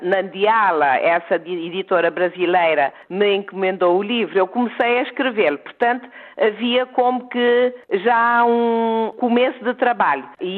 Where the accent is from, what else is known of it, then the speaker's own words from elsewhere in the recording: São Vicente, Cape Verde; eu sou de São Vicente, trago tudo o que é de São Vicente. A minha mãe e a minha família do lado materno é de Santo Antão, portanto, íamos passar as férias grandes em Santo Antão, trago tudo quanto é Santo Antão